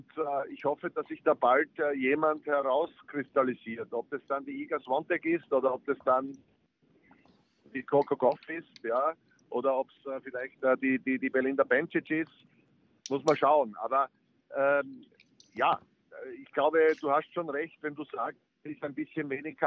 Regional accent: Berlin, Germany; wäre schön als Berlinerin.

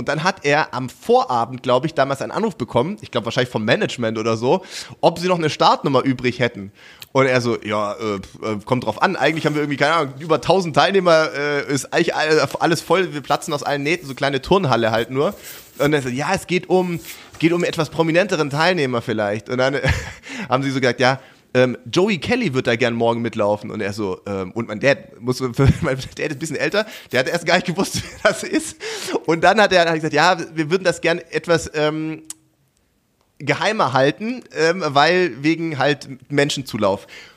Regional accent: Baden-Württemberg, Germany; weil ich komme eigentlich aus der Gegend südlich von Stuttgart

